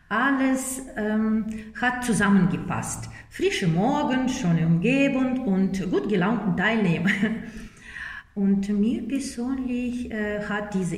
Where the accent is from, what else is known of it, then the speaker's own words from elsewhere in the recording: Kazakhstan; now in Freudenstadt, Germany; ich komme aus Kasachstan und seit 2002 wohne ich in Deutschland. Und zwar in Freudenstadt.